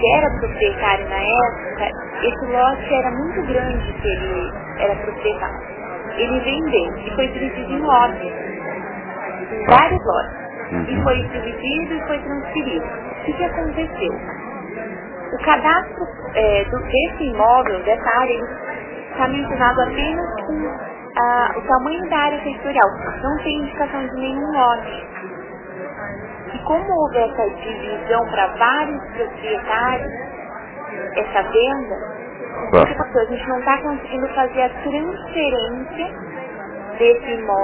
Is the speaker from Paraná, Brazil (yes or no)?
yes; Curitiba, Paraná, Brazil; É, eu sou aqui de Curitiba e eu estou com um problema que é o seguinte.